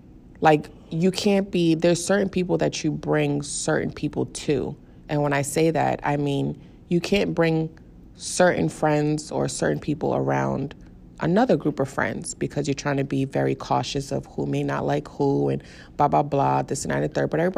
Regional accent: Bronx, New York, United States; Maybe it's because I'm from the Bronx. We don't tolerate shit for that long.

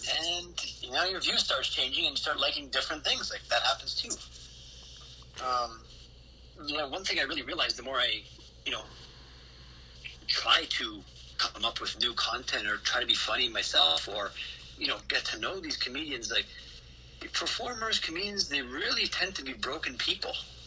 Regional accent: Canada; Growing up in Canada, you play a lot of hockey too.

